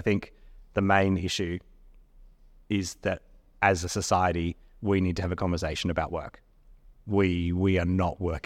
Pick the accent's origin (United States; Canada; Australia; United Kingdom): Australia; Sydney, New South Wales; I'm from Sydney, and I married a wonderful Scottish man, and he's lived in Australia for the last 10 years that we've been together